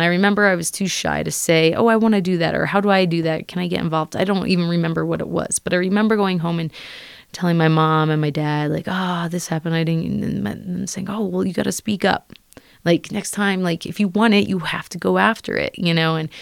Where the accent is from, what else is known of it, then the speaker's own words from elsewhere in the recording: Pennsylvania, United States; now in Colorado, United States; I did grow up in Pennsylvania, so I'm not from Colorado originally. I've lived here since about 2008.